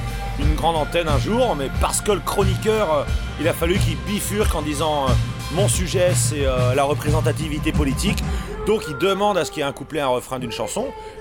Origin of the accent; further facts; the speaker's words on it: Vitré, Brittany, France; quand je dis à un mec du 29 que je suis breton, alors que je suis côté de Vitré